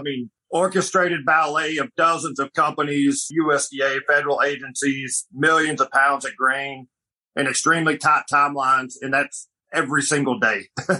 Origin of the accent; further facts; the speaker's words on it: Arkansas, United States; So growing up in Arkansas